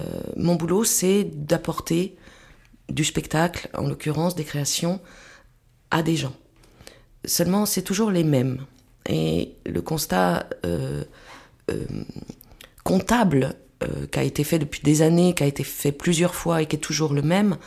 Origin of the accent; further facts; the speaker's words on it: Île-de-France, France; Et puis je me suis redirigée vers ma campagne, puisque j'ai grandi dans les Yvelines, dans le fin fond des Yvelines, pas très loin de Dreux. Et je me suis installée à côté de Dreux.